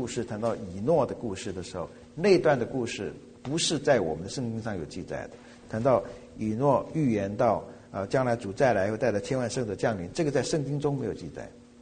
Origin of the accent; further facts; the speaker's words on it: China; 好像我们中国人故事叫做仙女失凡呐，啊，或者神仙下凡呐。